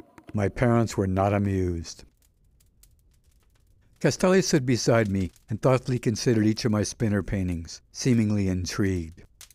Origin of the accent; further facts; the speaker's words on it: Utica, New York, United States; When I made my first trip to New York City presenting myself as an artist, coming down from my hometown of Utica